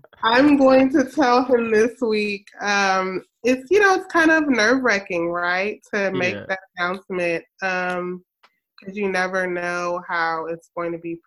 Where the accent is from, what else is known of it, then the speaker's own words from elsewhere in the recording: Dallas, Texas, United States; Yeah, so you know, like I mentioned, I grew up here in Dallas, and I went to SMU for undergrad.